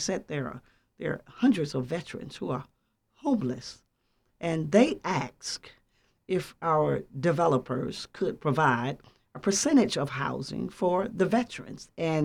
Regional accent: Birmingham, Alabama, United States; moved away as an adult; now in Georgia, United States; I hail from Birmingham, Alabama. The reason I landed in Georgia is that I am an ordained clergy.

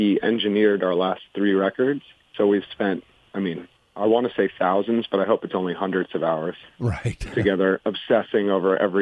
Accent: New York, United States; I grew up in New York, and in the 90s, indie rock was independent music, not a sound, you know?

